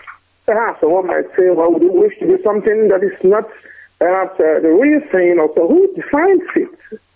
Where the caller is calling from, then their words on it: Germany; Good evening, everyone in Munich. … from Germany here as well.